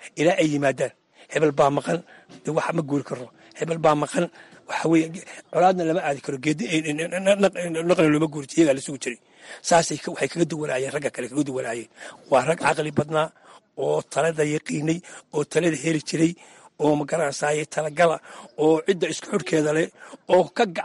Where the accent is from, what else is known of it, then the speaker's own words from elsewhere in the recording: Buuhoodle, Togdheer, Somalia; waxaan ku dhashay magaalada buuhoodla weli khaasan wuliwul baan ku dhashay halkaasaan kusoo barbaaray